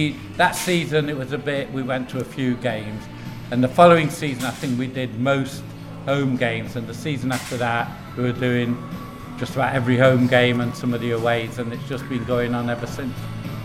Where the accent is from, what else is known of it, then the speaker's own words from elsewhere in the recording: Manchester, North West England, United Kingdom; feel Italian, and I don't feel English. And what I say to people, and I've said it all my life, is I'm Mancunian and I'm United.